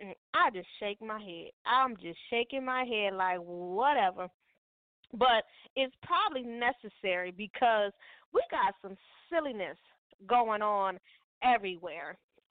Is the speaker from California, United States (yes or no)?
no; Minnesota, United States; So, I mean, this is in Minnesota, my hometown, but we are Minnesota nice